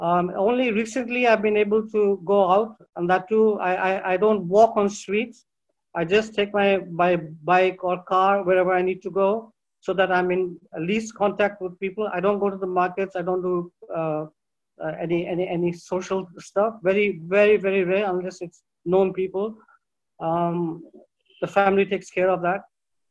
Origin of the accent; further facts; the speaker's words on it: London, United Kingdom; born there; And I was born in London, in Hammersmith.